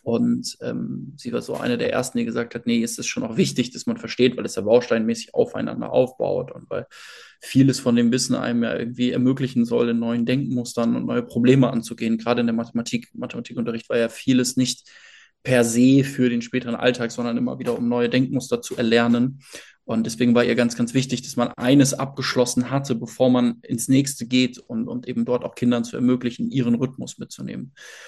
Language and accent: German; Belgium; Ich bin eigentlich in Belgien aufgewachsen und verstehe es, habe aber Deutsch und Französisch gehabt in der Schule und zu Hause und Englisch dann noch.